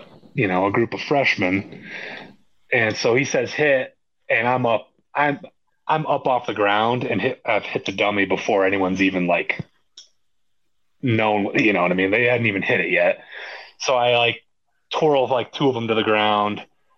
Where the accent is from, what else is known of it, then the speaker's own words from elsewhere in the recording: Iowa City, Iowa, United States; growing up, like right outside of Iowa City, growing up in Iowa City till I was in sixth grade, like Iowa football's king.